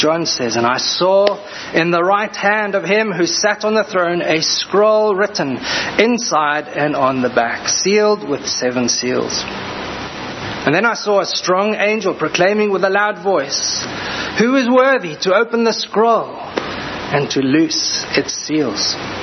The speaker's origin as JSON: {"language": "English", "country": "South Africa", "said": "everywhere I go as a South African, I get asked the question"}